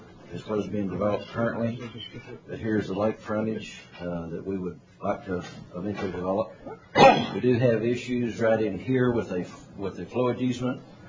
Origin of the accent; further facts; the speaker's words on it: Granbury, Texas, United States; from Granberry, and I represent … as our family interest.